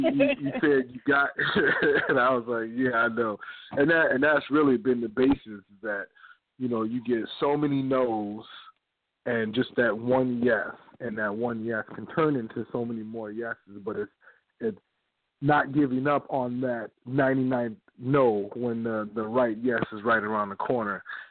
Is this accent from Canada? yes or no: no; Louisiana, United States; now in Green Bay, United States; I'm actually in Wisconsin. I'm from Louisiana